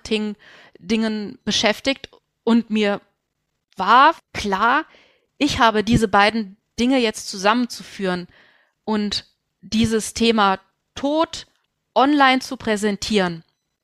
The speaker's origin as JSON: {"language": "German", "region": "Rhineland", "country": "Germany", "tie": "born there", "said": "Ich bin gebürtige Rheinländerin und wohne mit meinem Liebsten zusammen auf Schloss Venauen hier in Rösrath-Hoffnungstal, also im Rheinland, 20 Kilometer östlich von Köln."}